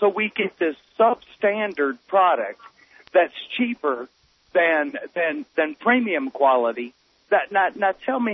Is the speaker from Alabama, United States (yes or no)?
yes; Mobile, Alabama, United States; Now, I'm from Mobile, Alabama, and I remember, you know, all through high school, we'd skip school and go down to the to Dauphin Island and lay out on the beach